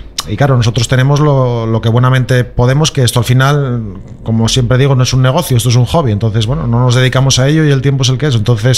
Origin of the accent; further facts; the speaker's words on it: Asturias, Spain; En un principio creo que somos todos de Asturias, menos un equipo que viene de Galicia. El resto somos todo gente de aquí, de Asturias.